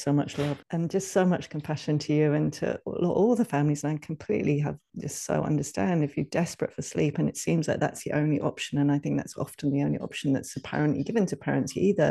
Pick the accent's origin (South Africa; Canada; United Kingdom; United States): United Kingdom; moved away as an adult; now in Ireland; Yeah, I was born there. I lived there until I was 30.